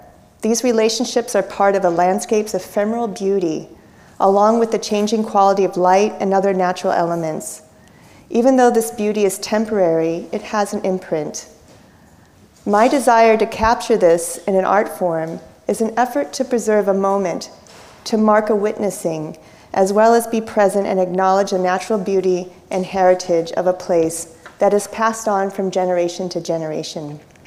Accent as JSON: {"language": "English", "region": "Midwest", "country": "United States", "said": "I am mostly from the Midwest, the heartland, and am the middle daughter of a family of five children."}